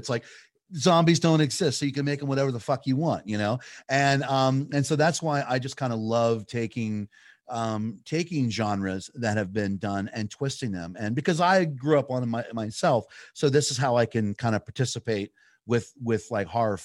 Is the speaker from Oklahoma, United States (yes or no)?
no; Pittsburgh, Pennsylvania, United States; I'm originally from Pittsburgh. So I have to make a zombie movie in order for me to keep my my Pittsburgh street cred.